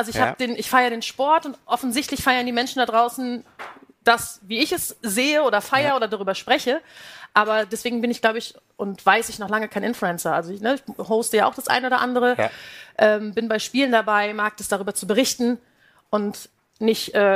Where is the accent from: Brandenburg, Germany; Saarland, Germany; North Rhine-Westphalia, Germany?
North Rhine-Westphalia, Germany; Dortmund; Ich bin tatsächlich ein Pottkind, bin in Dortmund geboren.